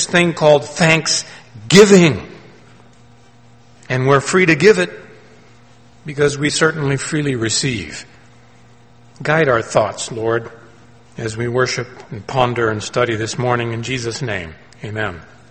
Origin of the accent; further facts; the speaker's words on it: the South, United States; You didn't know I was from the South.